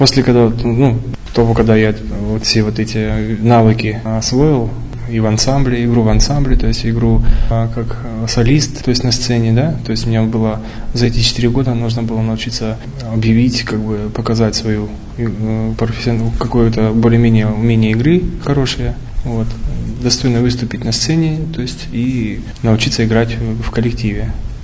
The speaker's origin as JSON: {"language": "Russian", "town": "Rostov-on-Don", "region": "Rostov Oblast", "country": "Russia", "said": "Сам с родом с Ростова, получается, на юге. Родился я, в общем-то, в хорошей семье."}